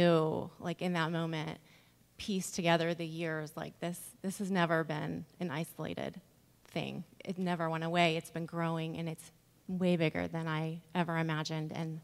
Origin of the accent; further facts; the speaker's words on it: Tacoma, Washington, United States; I am from Tacoma, Washington, outside Seattle. And I went to college in California